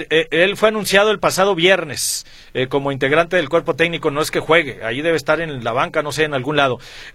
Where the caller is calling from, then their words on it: Zapopan, Jalisco, Mexico; de Zapopan.